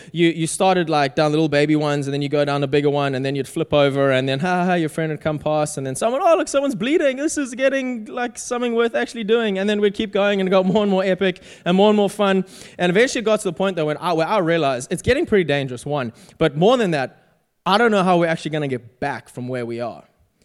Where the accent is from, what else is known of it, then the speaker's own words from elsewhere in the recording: South Africa; a quick story from my life growing up in South Africa.